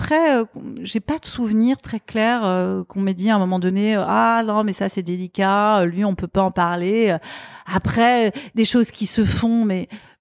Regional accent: Netherlands; also born or lived in Germany; j'ai grandi en Hollande et puis j'ai grandi en Allemagne aussi.

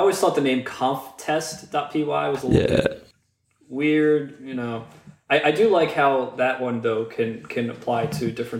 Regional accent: United States; I'm from America. My wife is from China.

